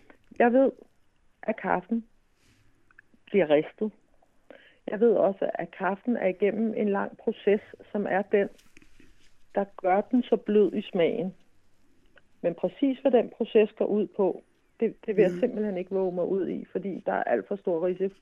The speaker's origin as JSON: {"language": "Danish", "town": "Helsingør", "region": "Capital Region of Denmark", "country": "Denmark", "tie": "born or raised there", "said": "Jeg er født og opvokset i Helsingør, som jo også er en by, der har tradition for at have et stort torv om lørdagen"}